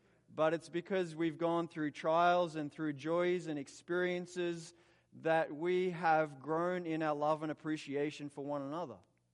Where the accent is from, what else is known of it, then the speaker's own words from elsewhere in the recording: Australia; As an Australian, we can't walk on water. Australians don't walk on water.